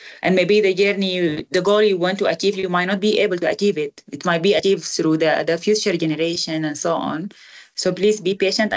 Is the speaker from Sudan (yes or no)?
yes; Kosti, White Nile, Sudan; I'm originally from White Nile State, from Kosti. It's in the southern border of Sudan, South Sudan.